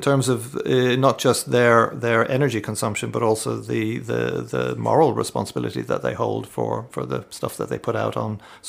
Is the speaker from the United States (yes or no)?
no; Ireland; I'm Irish, like your previous songster there … I'm an Irishman. So I grew up in a green country, you could say.